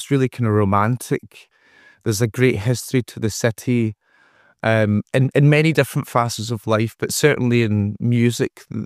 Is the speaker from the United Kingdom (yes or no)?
yes; Scotland, United Kingdom; we thought people were just speaking English to us because we're Scottish. Nobody speaks Scottish.